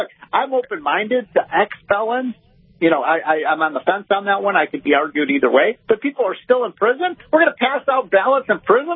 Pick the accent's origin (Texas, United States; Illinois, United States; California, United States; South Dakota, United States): Illinois, United States; Chicago; I'm from Chicago. I know a lot about, you know, how Democrats steal elections.